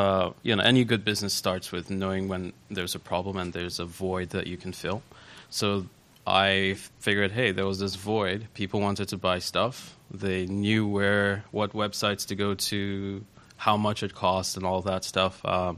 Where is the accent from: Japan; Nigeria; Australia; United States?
Nigeria; I kept going back home. I'm from Nigeria. I kept going back home, and every time I went, people asked me to bring stuff.